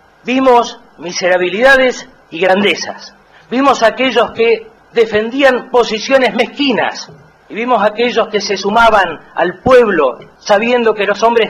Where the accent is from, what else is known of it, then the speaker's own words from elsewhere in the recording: Argentina; seamos dignos de nosotros como argentinos.